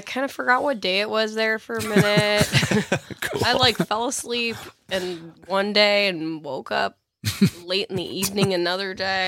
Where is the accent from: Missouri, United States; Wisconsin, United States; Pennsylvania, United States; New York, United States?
Missouri, United States; and no, I'm not from Tennessee. I'm from Missouri.